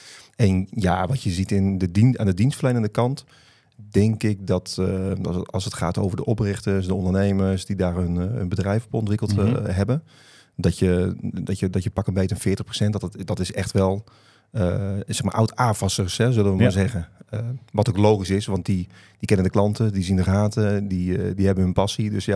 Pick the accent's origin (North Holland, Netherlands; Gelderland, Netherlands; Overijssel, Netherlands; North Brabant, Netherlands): Gelderland, Netherlands; Barneveld; ik ben net 42 jaar. En ik kom uit Barneveld.